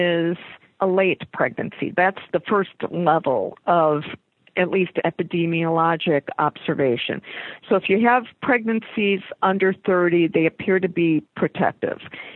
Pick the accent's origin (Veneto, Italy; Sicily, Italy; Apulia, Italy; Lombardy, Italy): Sicily, Italy; English is a second language; moved away; I'm an immigrant. I came from Italy